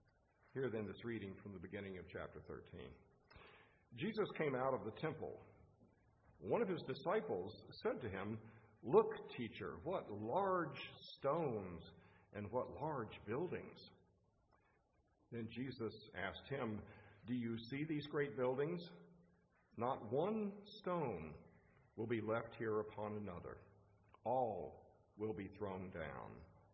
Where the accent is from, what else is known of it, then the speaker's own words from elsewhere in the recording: Southern US, United States; Now, when I was growing up in the Southern Bible Belt, I would often have my Southern Baptist little friends, or my Church of God little friends